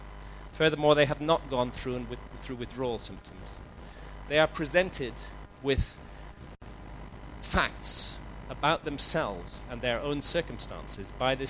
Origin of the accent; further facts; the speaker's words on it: United Kingdom; And, you know, I'm British, so it's even worse for me.